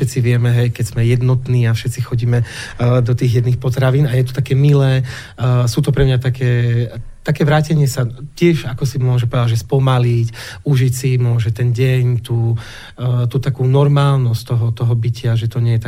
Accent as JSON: {"language": "Slovak", "town": "Košice", "region": "Košice Region", "country": "Slovakia", "tie": "born or raised there", "said": "Narodil som sa v Košiciach, som Košice šaca, študoval som v Košiciach, som hrdý východniar."}